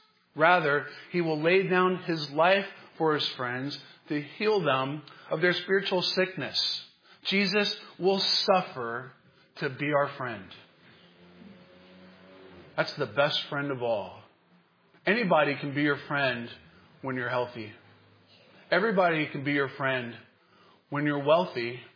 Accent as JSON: {"language": "English", "region": "Southern United States", "country": "United States", "said": "I'm from the South."}